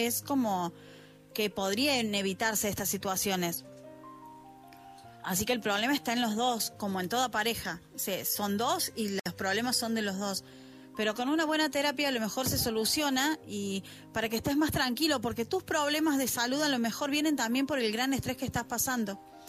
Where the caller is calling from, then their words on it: Argentina; desde Argentina